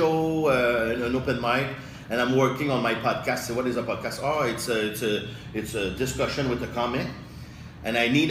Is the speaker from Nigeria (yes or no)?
no; France; English is a second language; I'm French, though. I speak in English, I learned English 7 years ago. I continue to learn English, by the way